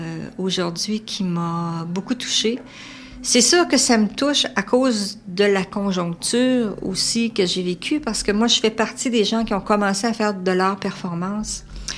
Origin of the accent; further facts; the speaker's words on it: Quebec, Canada; Moi, je suis une Beauceronne.